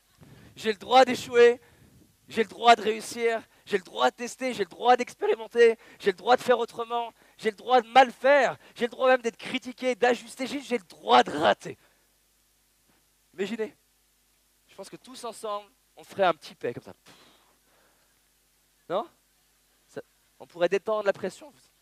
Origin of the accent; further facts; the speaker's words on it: Lyon, Auvergne-Rhône-Alpes, France; J'étais à Lyon, j'ai grandi à Lyon, je prends le métro